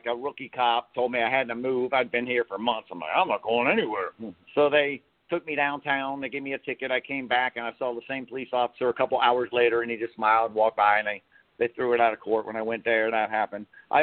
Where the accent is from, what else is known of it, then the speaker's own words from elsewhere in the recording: Cincinnati, Ohio, United States; I went home to my hometown, did it there in Cincinnati, got arrested, made the news.